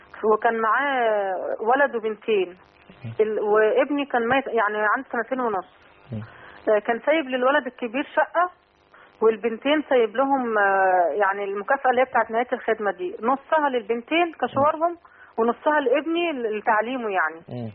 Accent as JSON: {"language": "Arabic", "town": "Alexandria", "region": "Alexandria Governorate", "country": "Egypt", "said": "من اسكندرية."}